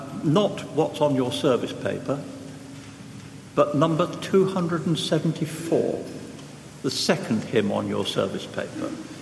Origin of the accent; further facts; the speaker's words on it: Chaddesden, East Midlands, United Kingdom; born there; I was born in Chadderston in 1941, in the midst of World War II. My parents were broadly Christian, but not church-going. And there are lots of those about. Chadderston was then a village on the outskirts of Derby.